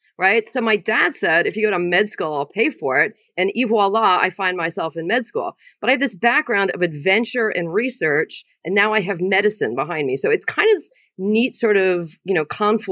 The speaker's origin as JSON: {"language": "English", "region": "Maryland", "country": "United States", "said": "So I'm from Maryland, but I went to college down at University of Miami."}